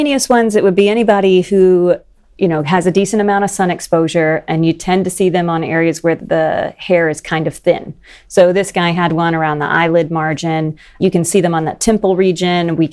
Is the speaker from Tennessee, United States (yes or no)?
yes; Tennessee, United States; So I'm originally from Tennessee, went to vet school at UT Knoxville